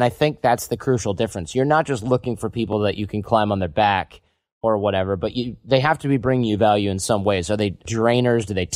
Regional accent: Midwest, United States; especially, you know, growing up in the Midwest.

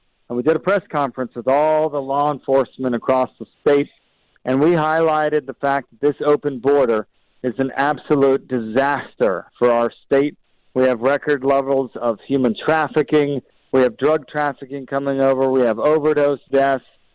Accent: Nevada, United States; how poorly the Democrats are leading my home state of Nevada.

